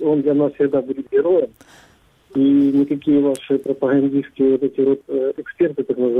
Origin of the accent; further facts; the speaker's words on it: Luhansk, Luhansk Oblast, Ukraine; Здравствуйте, я из Луганска.